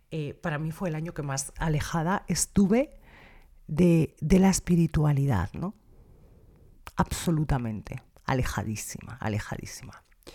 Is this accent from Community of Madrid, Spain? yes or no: yes; Madrid, Community of Madrid, Spain; born there; moved away as an adult; decidí que había acabado un ciclo en Madrid, Yo nací en Madrid